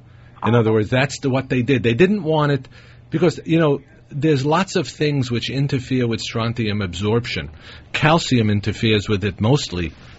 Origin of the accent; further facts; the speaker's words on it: Brooklyn, New York, United States; next we have Barbara calling from my hometown of Brooklyn, New York.